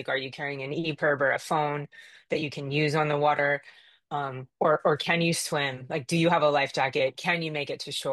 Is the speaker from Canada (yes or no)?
yes; Canada; born there; I was born in Canada in what I thought was a landlocked place